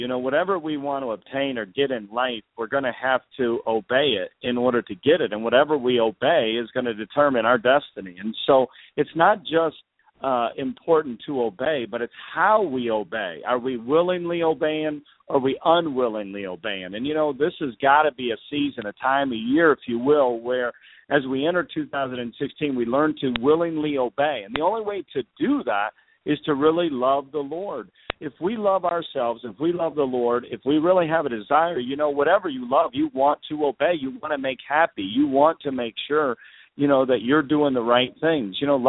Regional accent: Chicago, Illinois, United States; Well, I'm originally from Chicago, so I was born and raised there, started a church in Indianapolis.

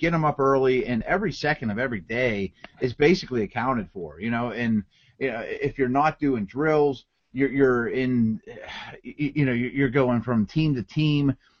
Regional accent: Pittsburgh, Pennsylvania, United States; I grew up in Pittsburgh.

